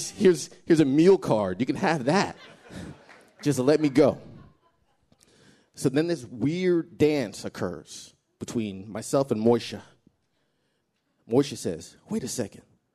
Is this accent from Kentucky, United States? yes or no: no; Colorado, United States; also born or lived in Philadelphia; Now, I'm from Colorado originally. I'd been in Philadelphia for about 4 years prior